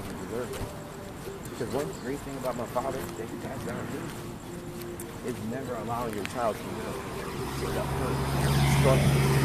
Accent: Philadelphia, Pennsylvania, United States; How you doing? … from Philadelphia.

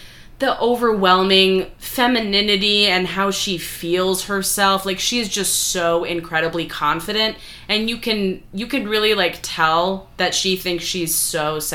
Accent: Kansas, United States; now in Brooklyn, United States; I am originally from Kansas. I very recently moved to Brooklyn, New York

